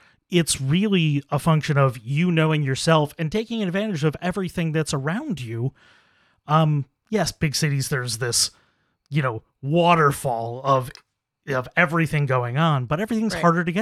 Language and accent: English; Buffalo, New York, United States; now in Rochester, United States; Not that I'm that far away. I grew up in the Buffalo area.